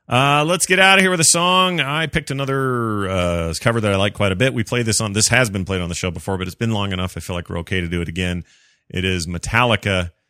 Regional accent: Mississippi, United States; I am from South Mississippi myself and spent some time as an EMT.

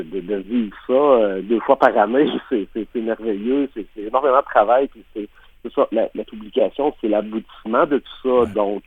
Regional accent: Rimouski, Quebec, Canada; pas très loin de chez moi à Rimouski

